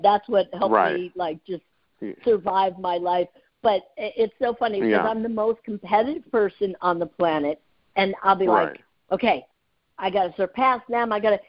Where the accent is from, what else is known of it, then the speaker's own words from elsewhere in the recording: Chicago, Illinois, United States; I'm from Chicago.